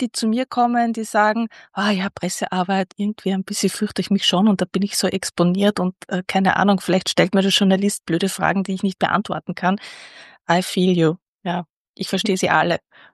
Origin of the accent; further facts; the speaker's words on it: Vienna, Austria; born there; Also ich bin in Wien zu Hause, ich bin in Wien geboren, aber ich bin ein sehr internationales Kind. Ja, ich war viel im Ausland, ich habe viel im Ausland gelebt, ich habe viel im Ausland gearbeitet, ich habe auch im Ausland studiert